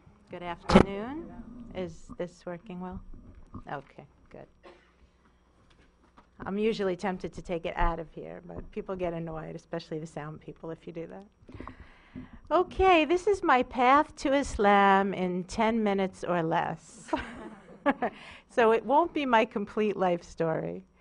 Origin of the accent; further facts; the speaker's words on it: Long Island, New York, United States; I grew up on Long Island in the 1970s